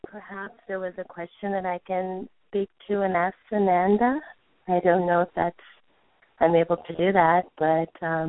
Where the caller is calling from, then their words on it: Massachusetts, United States; I'm calling from Asheville, Massachusetts.